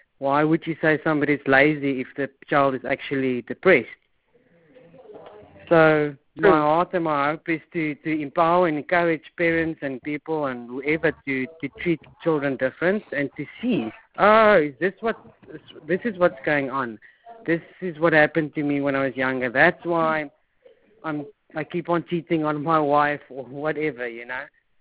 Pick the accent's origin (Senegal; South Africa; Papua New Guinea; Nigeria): South Africa; I'm South African.